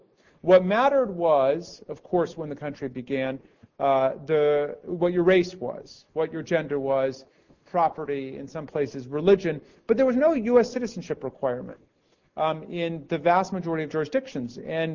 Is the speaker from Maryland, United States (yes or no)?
yes; Takoma Park, Maryland, United States; my hometown of Tacoma Park, Maryland, which is right outside of D.C. in Montgomery County.